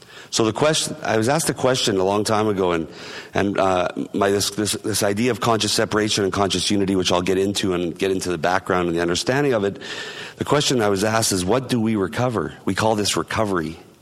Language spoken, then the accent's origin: English; Winnipeg, Manitoba, Canada; And I'm from Winnipeg, Manitoba, Canada.